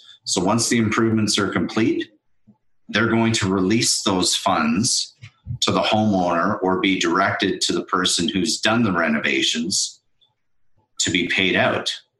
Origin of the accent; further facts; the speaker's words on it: Thornhill, Ontario, Canada; now in Calgary, Canada; I'm originally from Toronto. I grew up in Thornhill, Ontario, went to Western University in London, Ontario, to the Ivy Business School, used to run a transportation company, moved out to Calgary at a very young age